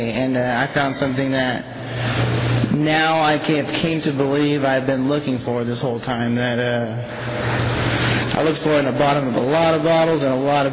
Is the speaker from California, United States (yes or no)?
yes; Visalia, California, United States; I grew up here in Visalia, and I didn't have any like childhood traumatic experiences